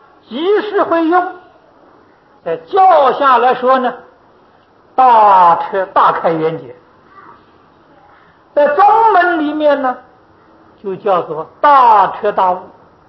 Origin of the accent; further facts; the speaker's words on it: China; 学校里头前十名都是中国人，我们中国人比他聪明，聪明的太多了。